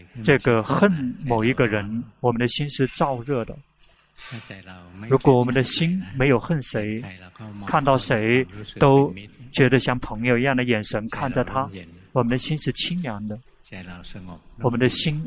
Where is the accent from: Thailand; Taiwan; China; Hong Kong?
Thailand; 我们泰国人所以就会比较尊重，把他这个奉为国母。